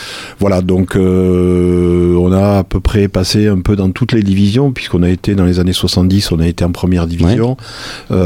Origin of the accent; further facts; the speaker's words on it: Soustons, Nouvelle-Aquitaine, France; also born or lived in Paris; Je suis natif de Souston, donc j'ai joué au Souston, au rugby, toute ma jeunesse. Je suis passé pas mal d'années à Paris.